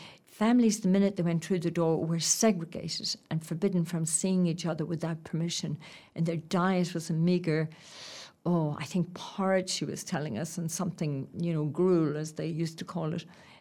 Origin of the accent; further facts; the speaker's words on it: Carrickmacross, County Monaghan, Ireland; And then, of course, to my hometown, Carrickmacross. And again, Carrickmacross has changed so much. It's hard to believe it's the same place that was dull and grey in the 50s and 60s when I grew up.